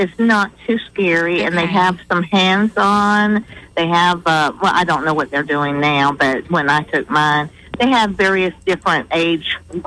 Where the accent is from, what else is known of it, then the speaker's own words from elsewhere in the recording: Florida, United States; I mean, I was born and raised in Florida. I'm fifth generation Floridian.